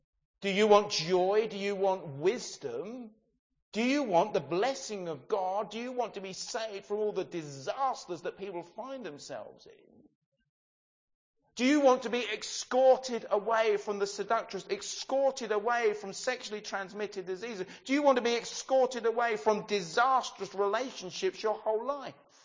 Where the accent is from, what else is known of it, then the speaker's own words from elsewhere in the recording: England, United Kingdom; We're English, so we don't have much of a congregation participation.